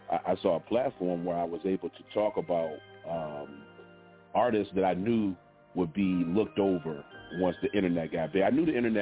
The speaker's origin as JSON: {"language": "English", "region": "Virginia", "country": "United States", "said": "And I'm not a New Yorker, I'm from Virginia."}